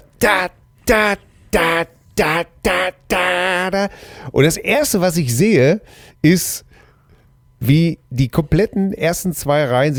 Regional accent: Hamm, North Rhine-Westphalia, Germany; wir kommen aus Hamm.

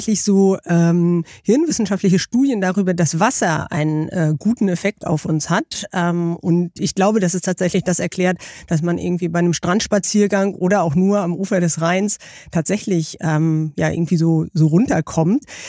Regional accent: Baltic coast, Germany; Ich bin an der Ostsee aufgewachsen

